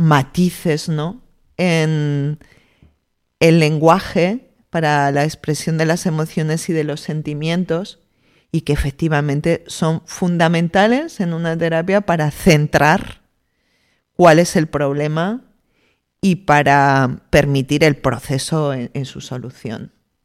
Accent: Spain; como española se me venía a la mente la palabra morriña

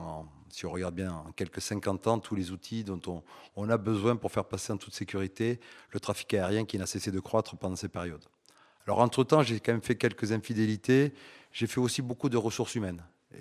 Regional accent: Toulouse, Occitanie, France; je suis né à Toulouse il y a un peu plus de 50 ans et que j'ai fait mes études pas très loin d'ici, au lycée Pierre de Fermat.

